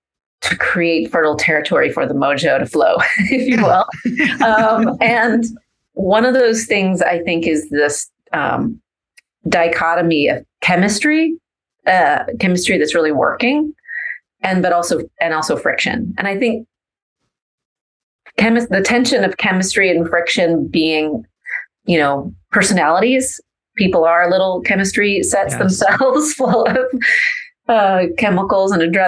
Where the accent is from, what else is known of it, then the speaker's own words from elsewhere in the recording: Seattle, Washington, United States; now in Portland, United States; I'm originally from Seattle, a Pacific Northwest local.